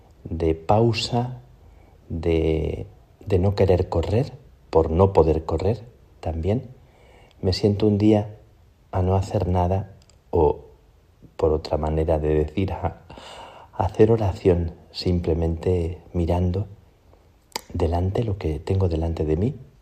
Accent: Plasencia, Extremadura, Spain; el nazareno de la Catedral de Plasencia, de mi tierra

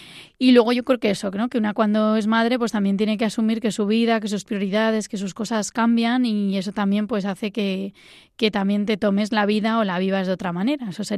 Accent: Madrid, Community of Madrid, Spain; soy de Madrid, tengo 35 años

